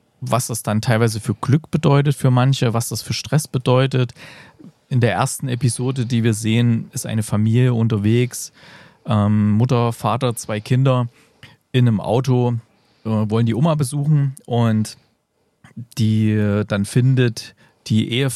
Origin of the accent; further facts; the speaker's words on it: Gera, Thuringia, Germany; Denn ich war vergangenes Wochenende in meiner alten Heimatstadt und habe da ein Kino entdeckt, in dem ich früher war.